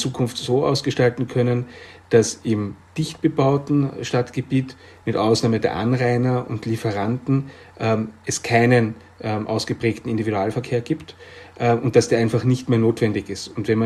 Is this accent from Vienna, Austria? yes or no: yes; Vienna, Austria; Und ich empfinde Wien als meine Heimatstadt